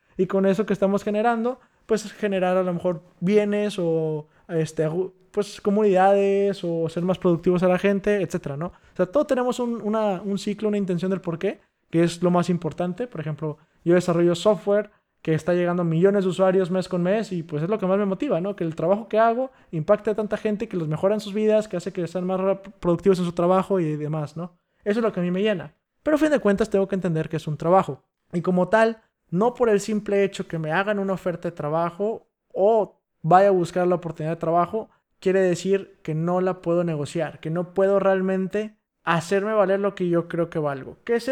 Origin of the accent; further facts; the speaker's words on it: Monterrey, Nuevo León, Mexico; soy de Monterrey, una ciudad que se supone que es muy industrializada, muy en la vanguardia en la tecnología, a nivel México